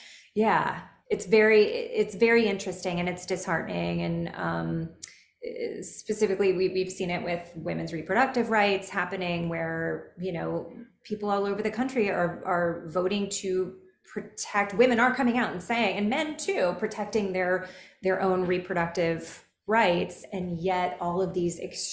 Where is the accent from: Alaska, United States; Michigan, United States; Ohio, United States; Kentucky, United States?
Kentucky, United States; I know I'm from Kentucky. I come from a very conservative family, a lot of Republicans, traditional Republicans